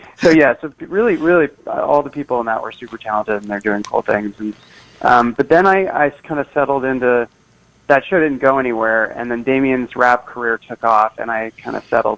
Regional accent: Berkeley, California, United States; my friend Itamar Moses, who I grew up with in Berkeley, is a really fantastic playwright and screenwriter

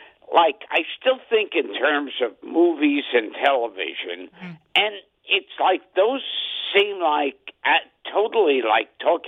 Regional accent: New York City, New York, United States; and now I'm selling my own T-shirts on there because I'm a New Yorker.

